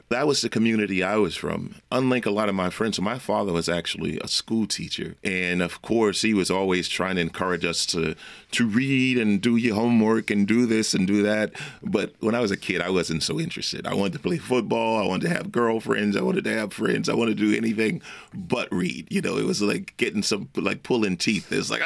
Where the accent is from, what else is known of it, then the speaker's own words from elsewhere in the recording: Pigeon Town, Louisiana, United States; I did exactly what I knew from growing up in Pigeon Town. We played spades. We played talk. We shot dice.